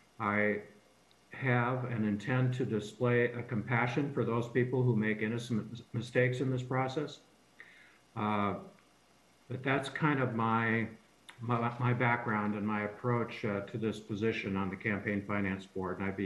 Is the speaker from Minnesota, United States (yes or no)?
yes; Minnesota, United States; I grew up in Becker and Clay counties in Minnesota. My mother grew up in the White Earth Reservation, and I am a member of the White Earth Band of Ojibwe.